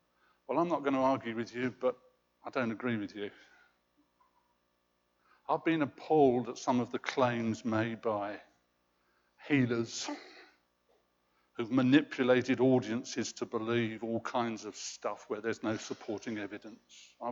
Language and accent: English; London, United Kingdom; I'm a Londoner, born in Fulham.